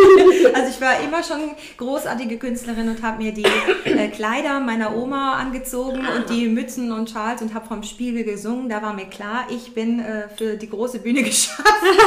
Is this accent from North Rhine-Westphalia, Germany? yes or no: yes; Mülheim an der Ruhr, North Rhine-Westphalia, Germany; Ich komme aus Mülheim an der Ruhr, da lebe ich. Ich bin also ein Ruhrgebietskind und lebe da mit meinem Mann.